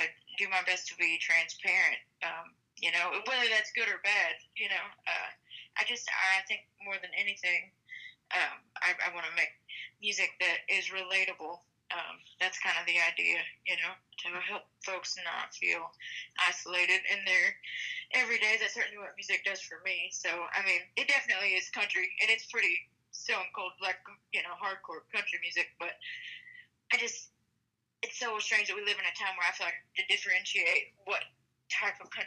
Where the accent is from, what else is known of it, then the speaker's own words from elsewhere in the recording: Robinson, Texas, United States; I grew up in Robinson, Texas, just south of Waco. I mean, it's pretty much spitting distance between the two, so I call Waco home.